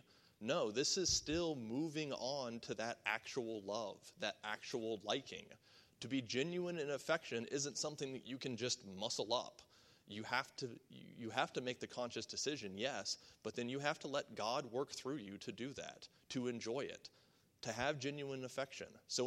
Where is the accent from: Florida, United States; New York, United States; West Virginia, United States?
West Virginia, United States; I'm from West Virginia, which makes me a minority in this church. I was not born and raised here.